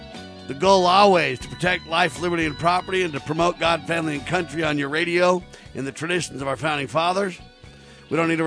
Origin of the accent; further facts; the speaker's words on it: Utah, United States; Just so you know, I'm from Utah, nationally syndicated talk show host.